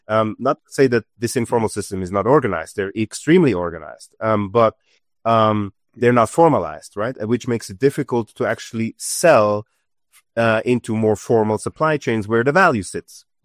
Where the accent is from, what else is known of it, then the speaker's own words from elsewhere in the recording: Switzerland; now in Nairobi, Kenya; I'm based in Nairobi, and originally I'm from Switzerland, and when we started Mr. Green, or I moved to Kenya almost now 11 years ago